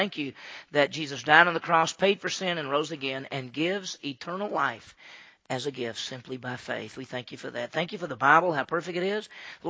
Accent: Meridian, Mississippi, United States; Well, I did not grow up in a rural area. I grew up in Meridian, Mississippi, which is about 45,000, so I'm a city person.

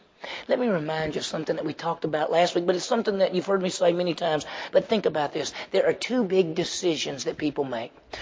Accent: Meridian, Mississippi, United States; because I grew up in Mississippi, you think everybody lived on a farm, but I lived in the city. I lived in Meridian, and so I had never been on a farm.

